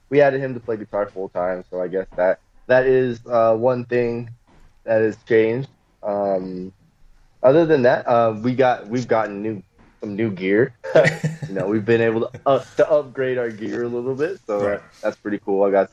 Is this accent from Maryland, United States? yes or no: no; Texas, United States; also born or lived in California; I was born in California, but I was a Navy brat, so I moved around like a million different places growing up. So, but we settled in Texas eventually.